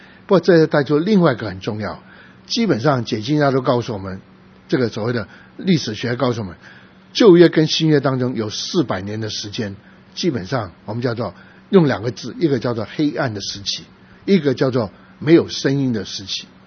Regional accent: Guangdong, China; 我们广东人讲的话就轰轰烈烈，

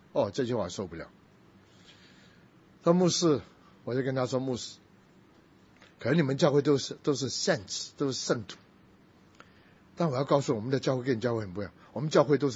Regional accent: Taiwan; 我从台湾来的时候

